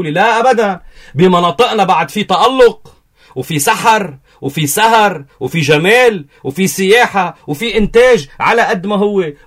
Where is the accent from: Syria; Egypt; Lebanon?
Lebanon; طبعا بقعة، نحن بقعة لبنانية.